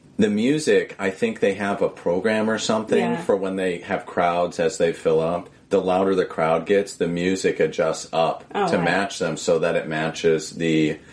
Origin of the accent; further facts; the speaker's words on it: Southern US, United States; I'm from the South, and something that happens down there is shrimp boils, crawfish boils